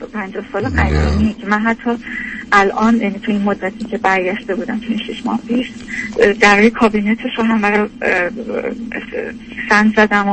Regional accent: Iran; moved away as an adult; من از ایرانم خیلی با خودم پول آوردم،

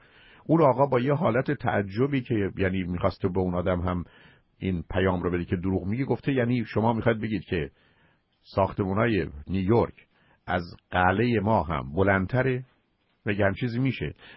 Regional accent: Shiraz, Fars, Iran; بنده در 15-16 سال اول زندگیم در شیراز متولد شدم و در منطقه فارس و شیراز بودم

